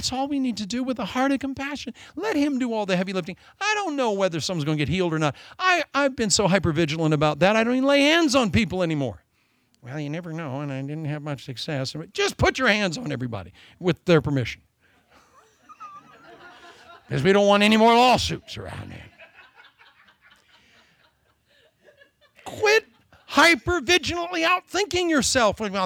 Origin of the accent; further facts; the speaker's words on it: Iowa, United States; I was raised in Iowa, and you do not drink from a hose in Des Moines, Iowa, till you let that water flow out a bit